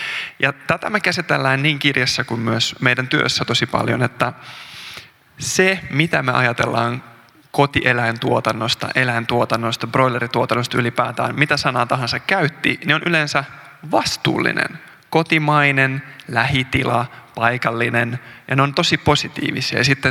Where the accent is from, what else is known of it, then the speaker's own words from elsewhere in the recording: South Karelia, Finland; mä kasvoin Etelä-Karjalassa Saimaan ympäröimänä ja kalastin.